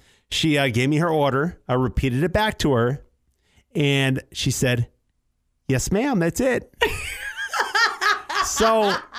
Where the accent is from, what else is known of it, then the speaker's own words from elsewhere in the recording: Kent, Washington, United States; Born and raised in the Seattle area, Kent, Washington